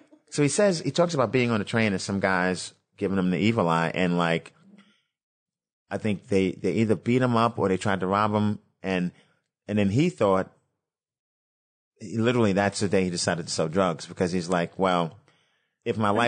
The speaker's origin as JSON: {"language": "English", "town": "Brooklyn", "region": "New York", "country": "United States", "tie": "born or raised there", "said": "I'm from Brooklyn and the projects in Brooklyn. Yeah. That's where I grew up."}